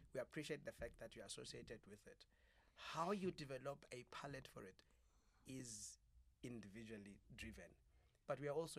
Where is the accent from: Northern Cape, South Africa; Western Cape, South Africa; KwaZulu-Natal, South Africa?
KwaZulu-Natal, South Africa; Stanger; born there; No, I was born in Stenga, Kwatuguza.